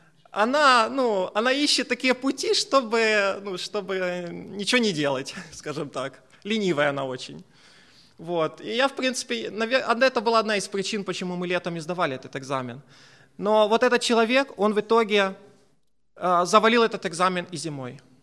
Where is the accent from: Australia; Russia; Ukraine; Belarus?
Ukraine; Ну, мы все были из Украины, и мы, в принципе, с горем пополам летом сдали.